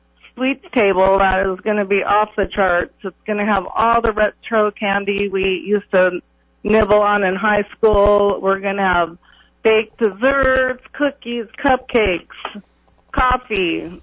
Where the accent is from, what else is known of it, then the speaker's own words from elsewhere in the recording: Lake Havasu City, Arizona, United States; kind of like a house party, which we're all familiar with growing up in Lake Havasu.